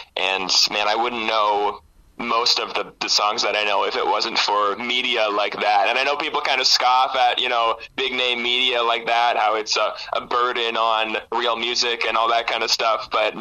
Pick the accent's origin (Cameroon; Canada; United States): Canada; Sarnia, Ontario; You know, I'm from Sarnia, and so there's really not the same kind of music scene and infrastructure